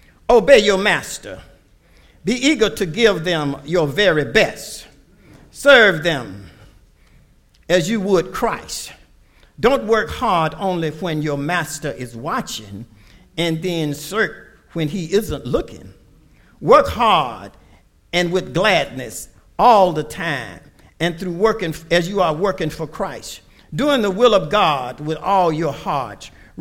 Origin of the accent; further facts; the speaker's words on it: Alabama, United States; I saw so many folk growing up in Alabama that went to work on Sunday